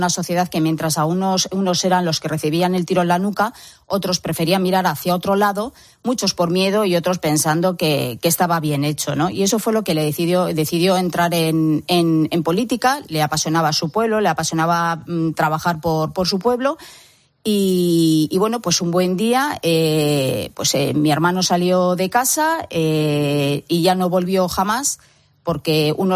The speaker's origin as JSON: {"language": "Spanish", "town": "Ermua", "region": "Basque Country", "country": "Spain", "tie": "born or raised there", "said": "desgraciadamente en mi pueblo, en ERMUA, que hace 27 años, desde luego, sería impensable pensar que podrían tener este gran apoyo social."}